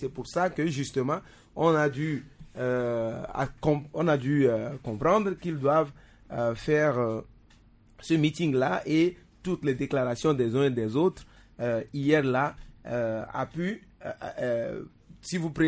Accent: Togo; moi, ce que je peux dire en tant que Togolais ici

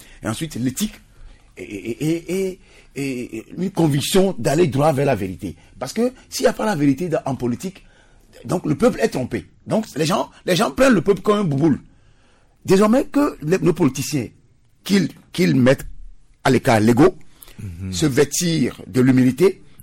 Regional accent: Togo; nous sommes des Togolais

